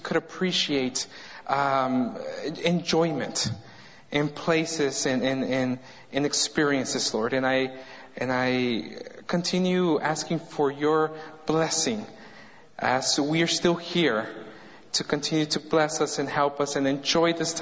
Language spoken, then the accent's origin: English; California, United States; "Hey, where are you from?" And I'm like, "From California."